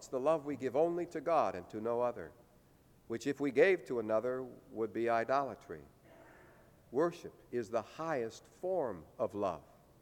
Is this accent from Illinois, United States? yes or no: yes; Illinois, United States; The church I grew up in near Chicago had one of these in every Sunday school classroom.